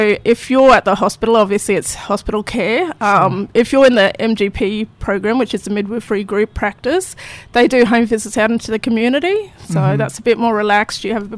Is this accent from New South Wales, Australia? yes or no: no; Mareeba, Queensland, Australia; So we're from Mareeba, so I'm Mullaridgee mob. Got a grandma from Yiriganji mob, Kokomini tribe, and also South Sea Islander.